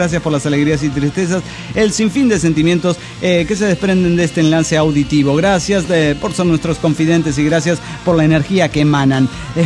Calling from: Oaxaca, Mexico; de Oaxaca, México.

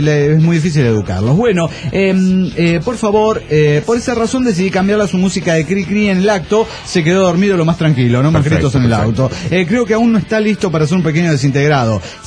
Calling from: Guadalajara, Jalisco, Mexico; de Guadalajara, Jalisco, México.

